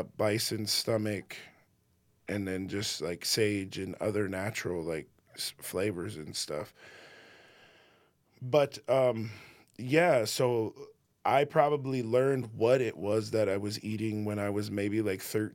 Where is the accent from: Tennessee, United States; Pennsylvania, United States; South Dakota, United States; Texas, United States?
South Dakota, United States; born or raised there